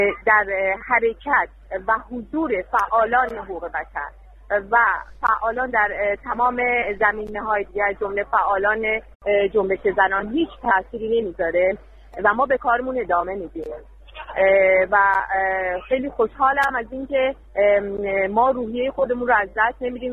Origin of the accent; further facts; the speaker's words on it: Iran; به عنوان یک ایرانی میتونه نقش بسزایی داشته باشه